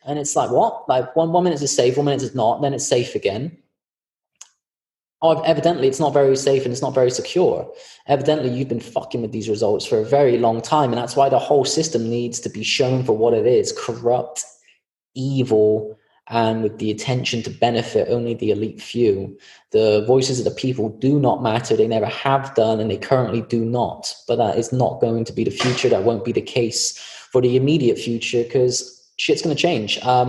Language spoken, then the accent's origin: English; United Kingdom; I don't know if it's because I'm British or just the way I am